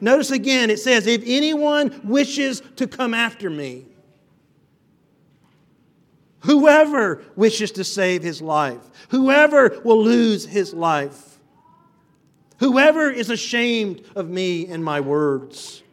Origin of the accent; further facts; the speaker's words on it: Louisiana, United States; as a young boy growing up in the South, growing up in Louisiana in a Southern Baptist church